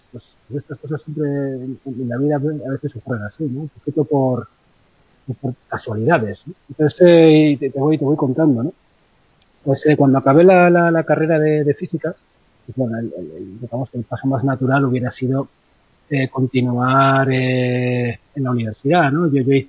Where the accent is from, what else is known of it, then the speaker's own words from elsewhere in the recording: Bilbao, Basque Country, Spain; born there; porque bueno, yo nací en Bilbao